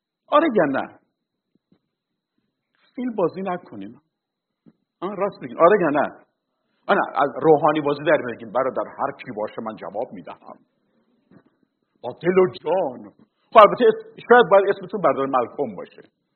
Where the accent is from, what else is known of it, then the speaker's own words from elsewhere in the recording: Iran; ماهایی که اکثرا در ایران به دنیا آمدیم، بزرگ شدیم